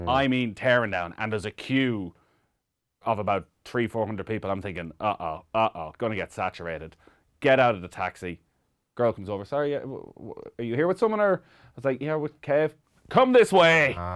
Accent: Ireland; Irish, I'm Irish.

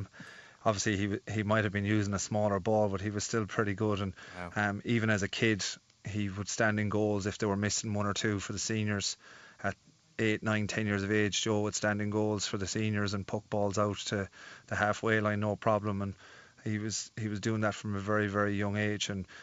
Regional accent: Ireland; it's something that I suppose is engraved in you as an Irish person, and as I said, the area that I'm from.

